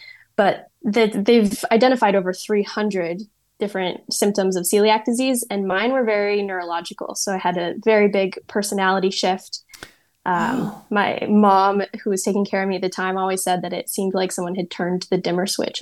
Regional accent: United States; now in Florence, Italy; I post just all about my life as a celiac living in Florence as an American.

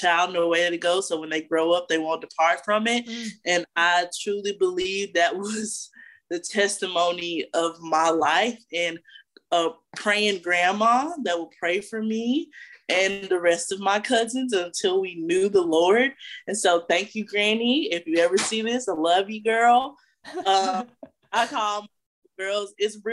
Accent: Memphis, Tennessee, United States; So, of course, you know … I grew up in Memphis, Tennessee. I come from like a family-oriented church.

